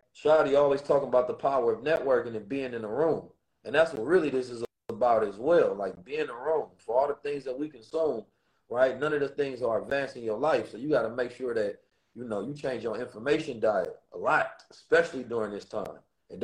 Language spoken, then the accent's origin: English; Oakland, California, United States; growing up in Oakland, it definitely encoded me and ingrained me with the experiences, the knowledge, the wisdom, and the understanding of who I am